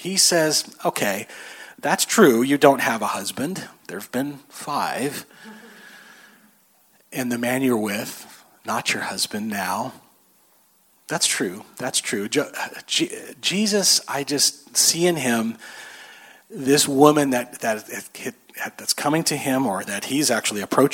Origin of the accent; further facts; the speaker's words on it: Lancaster, California, United States; If we're from Lancaster down in the desert, we know you don't go do a lot in the middle of the day.